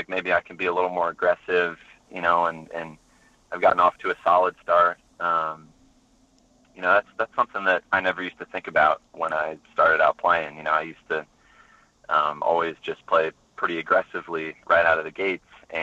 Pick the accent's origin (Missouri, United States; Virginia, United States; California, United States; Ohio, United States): Missouri, United States; St. Louis; my teachers and everybody who helped me growing up in St. Louis for introducing me to the game